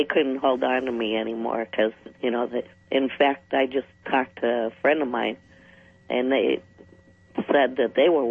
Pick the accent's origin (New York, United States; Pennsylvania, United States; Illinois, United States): Pennsylvania, United States; No, I'm originally from Pennsylvania.